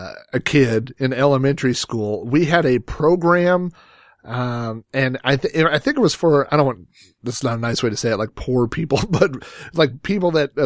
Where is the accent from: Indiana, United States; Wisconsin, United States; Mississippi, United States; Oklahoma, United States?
Oklahoma, United States; Yukon; I mean, I went to school in Yukon. I tell people I'm from Yukon, but technically our address was in Oklahoma City.